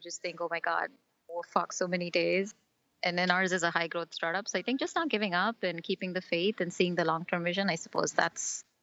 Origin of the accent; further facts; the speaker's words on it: South India, India; now in United States; So I was born and raised in India in the South.